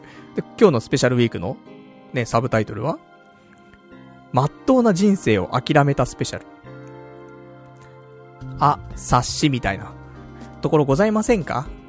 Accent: Saitama, Japan; 私もね、埼玉県民でしたから、もともとね、埼玉出身でございますんで、まあテレビ埼玉見たらね、いつもね、うまい、うますぎる、十万石饅頭と、その CM をね、見て、ね、育ってきましたから

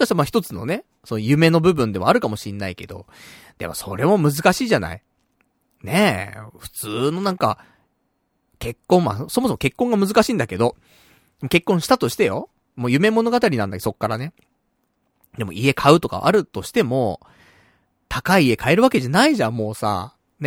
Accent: Saitama, Japan; その地元が埼玉だから。

